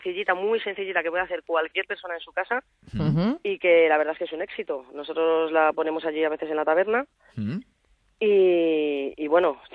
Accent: Spain; nosotros somos, yo soy española, sí, y creo en la tradición

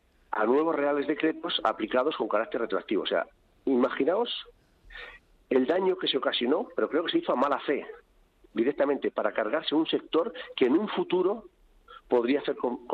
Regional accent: El Villar de Arnedo, La Rioja, Spain; nosotros instalamos la planta solar en mi pueblo, donde estoy ahora, en el Villar de Arnedo.

